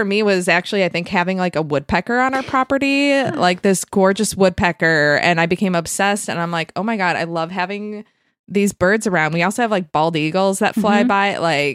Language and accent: English; Buffalo, New York, United States; the home we grew up in outside Buffalo